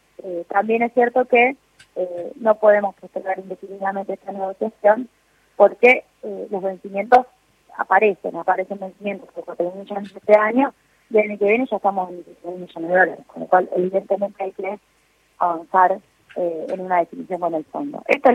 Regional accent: Argentina; digo, como argentinos.

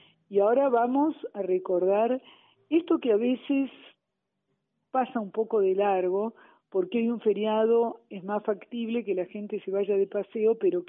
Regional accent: Argentina; todos somos argentinos.

